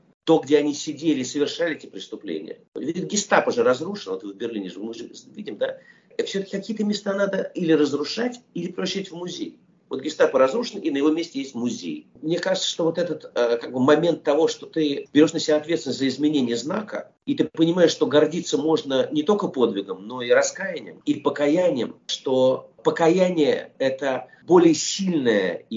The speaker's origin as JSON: {"language": "Russian", "country": "Russia", "tie": "born or raised there", "said": "Ну, вот я, например, вырос в России, прожил там все-таки очень много лет своей жизни."}